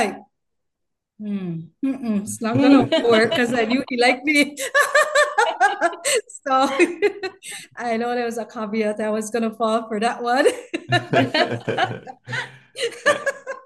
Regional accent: Belize City, Belize District, Belize; first language English; I'm speaking English, and that's my main language. We speak Creole too, but English and Creole, that's our main languages. But a large population do speak Spanish, and but we identify more with being Caribbean, at least persons like me who's from Belize City.

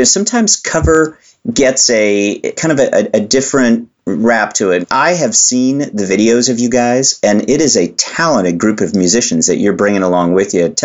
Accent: California, United States; I grew up in Northern California, so I remember, you know, all that time very well.

